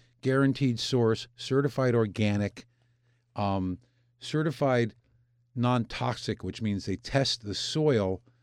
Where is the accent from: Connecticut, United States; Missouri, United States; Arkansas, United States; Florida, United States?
Connecticut, United States; I grew up in Connecticut. I know Connecticut corn, upstate corn, Jersey corn.